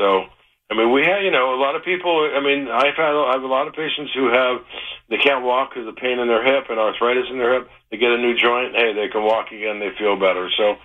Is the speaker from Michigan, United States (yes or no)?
yes; Detroit, Michigan, United States; I was born in Detroit, yeah. Raised, went to Mumford High School. Then I went to Ann Arbor, and I was there in the late 60s, early 70s, and left there.